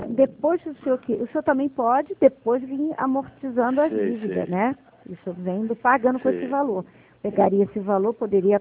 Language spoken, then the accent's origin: Portuguese; Rio de Janeiro, Brazil; Eu sou do Rio de Janeiro